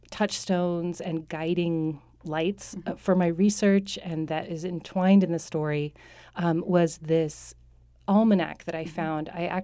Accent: Seattle, Washington, United States; I grew up in Seattle and had some early formative experiences in Alaska.

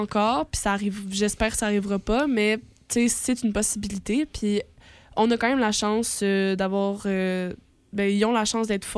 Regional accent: Laval, Quebec, Canada; now in Sherbrooke, Canada; moi je viens de Laval là

